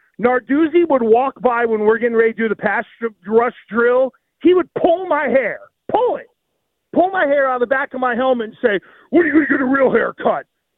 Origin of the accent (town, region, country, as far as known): Fairchance, Pennsylvania, United States; born or raised there; also born or lived in Brownsville / Carmichaels